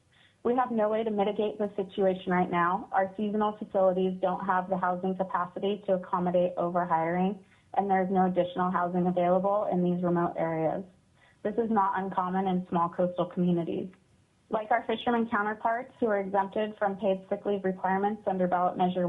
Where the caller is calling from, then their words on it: Anchorage, Alaska, United States; I live in Petersburg, Alaska, and I'm calling in from Anchorage today.